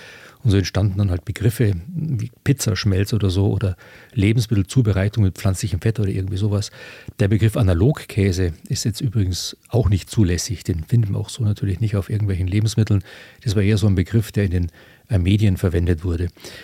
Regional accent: Munich, Bavaria, Germany; dass ich als Münchner beim Leberkäse primär an den bayerischen Leberkäse denke.

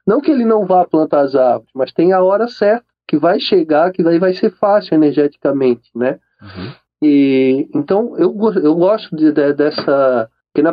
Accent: Florianópolis, Santa Catarina, Brazil; now in Praia Grande, Brazil; eu sou de Floripa, né? Manezinho da ilha desde 1700, descendente dos primeiros açorianos que pisaram.

